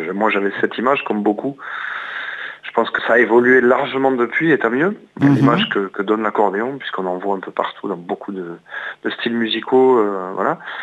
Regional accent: Toulouse, Occitanie, France; je suis toulousain, j'ai vécu 20 ans à Toulouse.

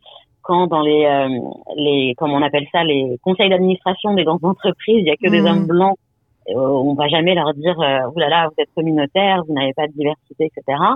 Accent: Morocco; mais en tout cas, on est marocain quoi qu'il arrive, et nos expériences aussi construisent cette culture hyper riche.

